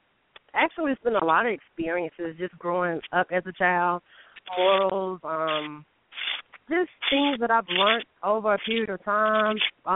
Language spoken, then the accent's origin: English; Charlotte, North Carolina, United States; from Charlotte, North Carolina.